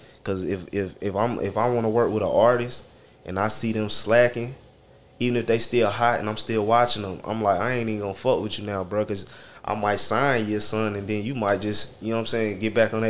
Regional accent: Charlotte, North Carolina, United States; I'm from Charlotte, local.

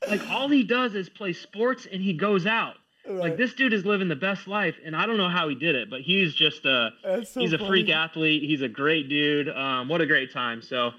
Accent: Kansas City, Missouri, United States; So, like you said … I grew up in Kansas City, which is the headquarters of Chicken and Pickle.

